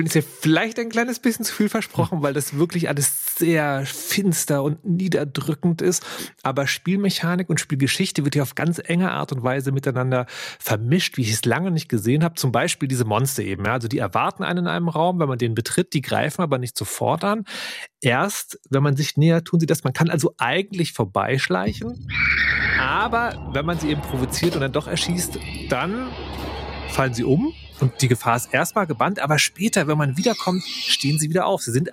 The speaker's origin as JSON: {"language": "German", "region": "East Germany", "country": "Germany", "tie": "born or raised there", "said": "ich komme selber aus der DDR und war da zwar Kind und Jugendlicher, aber auch in so einem Umfeld, das vielleicht als Systemfeind angesehen wurde"}